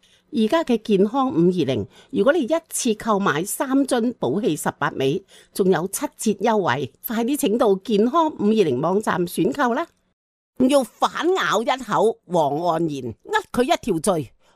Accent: Hong Kong; 作为香港人系一定要关心噶噃

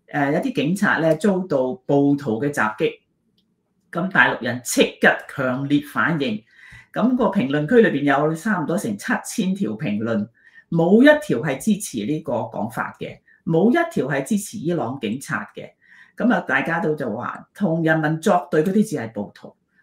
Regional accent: Guangdong, China; 我們廣東人吃撈麵

